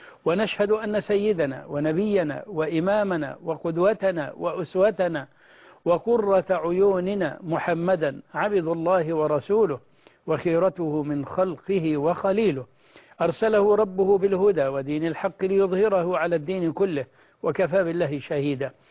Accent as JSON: {"language": "Arabic", "country": "Egypt", "said": "بلدنا مصر"}